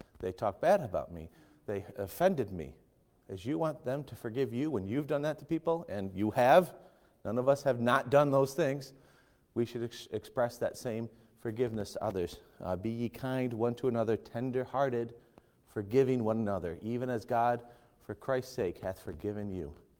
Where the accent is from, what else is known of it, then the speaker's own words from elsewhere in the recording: United States; that's hard to do as an American, and a practical point.